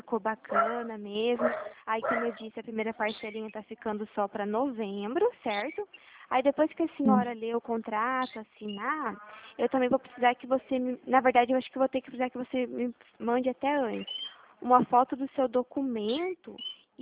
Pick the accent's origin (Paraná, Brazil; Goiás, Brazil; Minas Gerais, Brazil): Paraná, Brazil; Toledo; Eu sou aqui de Toledo, do Paraná.